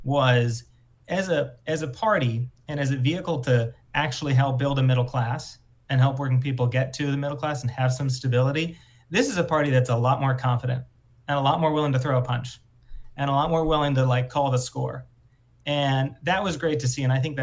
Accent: Minnesota, United States; Governor Walz was able to do in Minnesota, my home state

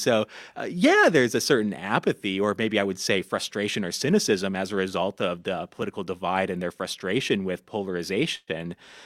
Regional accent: St. Paul, Minnesota, United States; Yeah, I'm from St. Paul, Minnesota.

